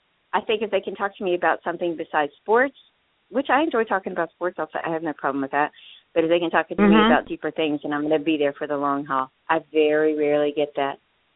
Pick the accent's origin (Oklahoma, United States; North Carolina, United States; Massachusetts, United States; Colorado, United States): North Carolina, United States; But I said, I am so shy, and I'm from North Carolina.